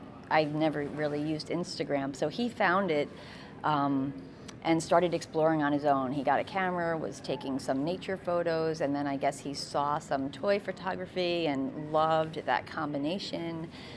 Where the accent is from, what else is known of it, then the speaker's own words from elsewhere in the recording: Hood River, Oregon, United States; I'm from Hood River, Oregon.